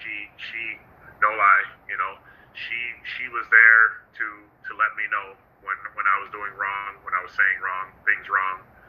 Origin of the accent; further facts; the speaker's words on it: Washington, District of Columbia, United States; now in Olean, United States; growing up in Washington D.C., you're talking about a 90% plus African American, you know. So then when I came up here